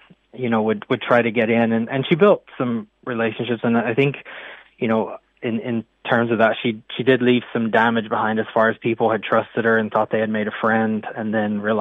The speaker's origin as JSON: {"language": "English", "country": "United States", "said": "So I'm originally from the States"}